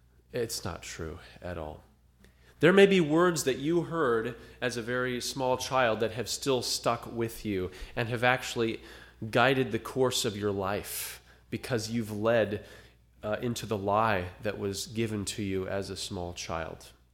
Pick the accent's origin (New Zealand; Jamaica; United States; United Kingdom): United States; California; my hometown is a half hour from where the Carr fire was, the C-A-R-R, the Carr fire